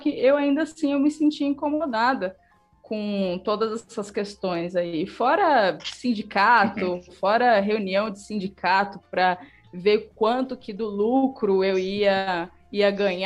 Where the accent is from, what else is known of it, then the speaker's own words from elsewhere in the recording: São Paulo, Brazil; Eu trabalhei em chão de fábrica, eu vim da Zona Leste, em São Paulo